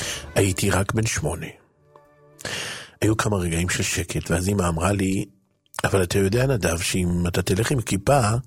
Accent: Central District, Israel; נולדתי במושב במרכז הארץ. הוריי היו חילונים כמו כל אנשי המושב. אפילו בית הכנסת לא היה שם.

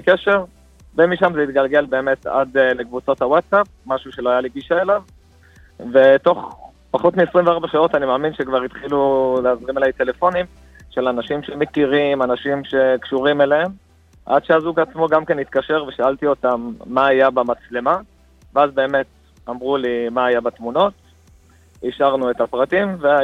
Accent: Jaffa, Tel Aviv District, Israel

